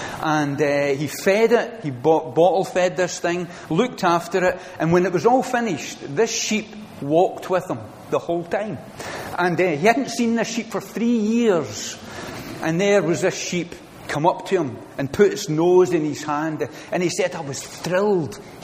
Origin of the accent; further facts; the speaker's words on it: Glasgow, Scotland, United Kingdom; We came from Glasgow.